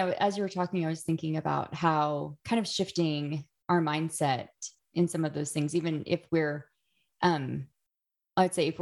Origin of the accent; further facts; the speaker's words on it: Oklahoma, United States; And we lived in my hometown is a little small town in Oklahoma where basically all of my family still lives.